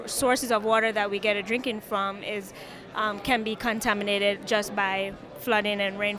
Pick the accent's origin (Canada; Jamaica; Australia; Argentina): Jamaica; now in Pittsburgh, United States; I'm from Jamaica.